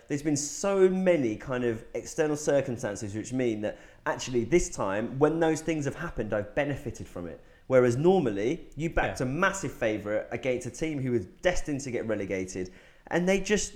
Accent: England, United Kingdom; obviously being an Englishman

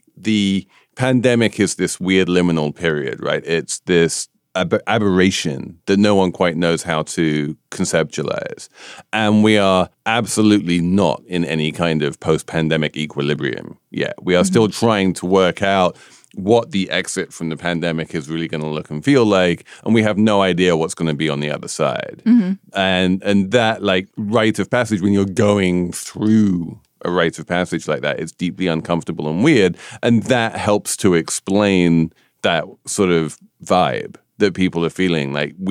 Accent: United Kingdom; a Brit, right?

